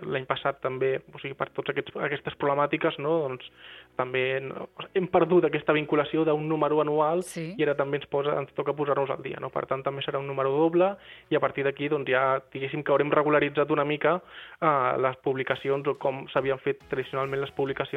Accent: Creixell, Catalonia, Spain; Jo soc de Creixell.

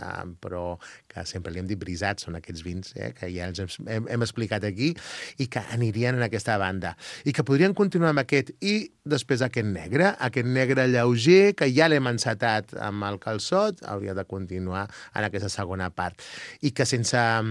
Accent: Lleida, Catalonia, Spain; com som gent de Lleida

